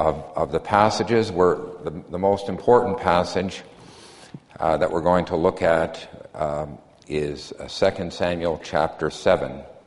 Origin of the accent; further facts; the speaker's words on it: Canada; As a Canadian, I come from a monarchy